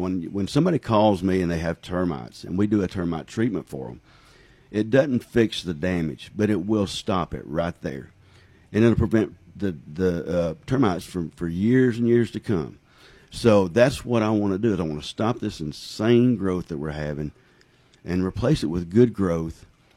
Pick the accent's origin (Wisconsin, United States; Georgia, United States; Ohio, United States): Georgia, United States; So I was born in Hall County, raised in Hall County. Actually, I grew up in Chicopee Village.